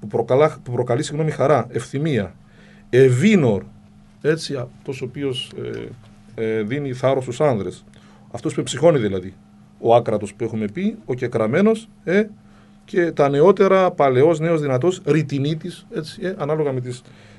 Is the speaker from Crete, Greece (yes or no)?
yes; Crete, Greece; Και εδώ στην Κρήτη νομίζω έχουμε στην κοινότητα κάτω Αρχανών τα Αμπελά. Επίσης στο χωριό μου, το καινούριο χωριό μου που χτίστηκε πριν από μερικές δεκαετίες λόγω σεισμού